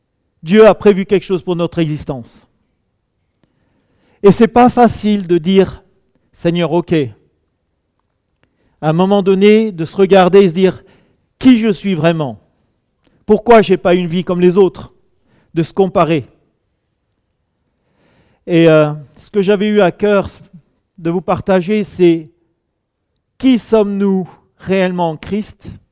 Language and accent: French; Grand Est, France; born there; Je suis né dans l'Alsace du Nord et très jeune, j'ai connu les difficultés de la séparation.